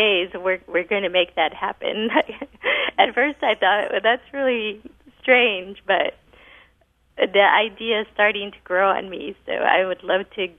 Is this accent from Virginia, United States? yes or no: no; Los Angeles, California, United States; They would just make fun of my pronunciation because I grew up in Los Angeles.